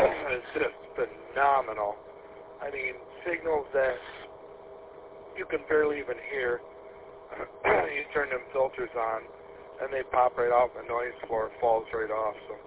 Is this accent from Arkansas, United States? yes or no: no; Fenton, Michigan, United States; But I know I'm from the Fenton area originally, so I'm familiar with the campgrounds down there.